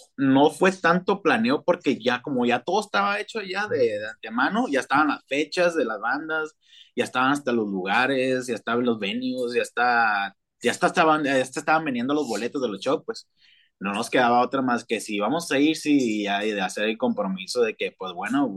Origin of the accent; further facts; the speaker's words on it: Tijuana, Baja California, Mexico; somos de Tijuana y también como que, pues no sé, le da ahí como un toque, pues, a la tocada porque pues, somos de México.